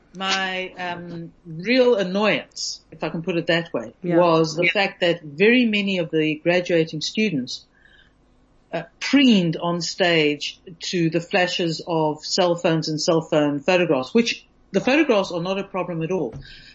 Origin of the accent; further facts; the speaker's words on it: South Africa; It's so much part of being South African.